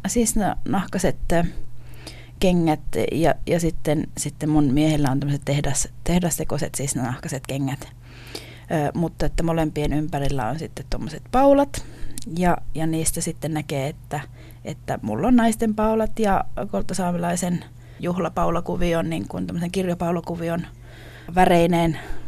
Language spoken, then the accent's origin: Finnish; Sevettijärvi, Lapland, Finland; Minä itse olen syntynyt ja kasvanut Sevettijärvellä, joka on kolttasaamelainen kylä.